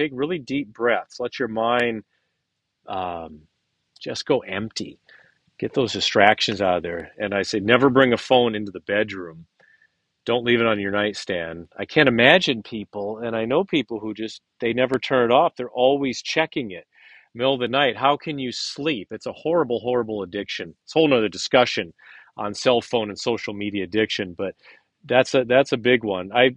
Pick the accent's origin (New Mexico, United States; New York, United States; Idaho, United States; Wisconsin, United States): Wisconsin, United States; also born or lived in Southern California; I'm from Wisconsin also, Southern California, then Wisconsin. I call Wisconsin home.